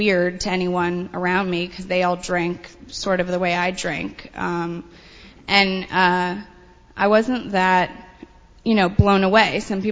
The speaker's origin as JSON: {"language": "English", "town": "Manhattan", "region": "New York", "country": "United States", "tie": "born or raised there", "said": "I grew up in Manhattan to two non-alcoholic parents. I have two younger sisters"}